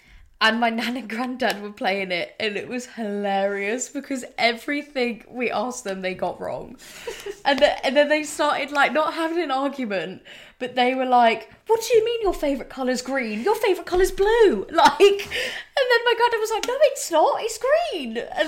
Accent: East of England, United Kingdom; Well, I'm from Essex.

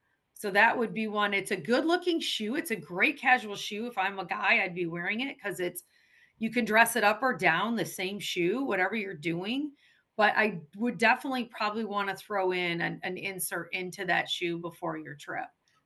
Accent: Michigan, United States; So this is new to me growing up in Michigan.

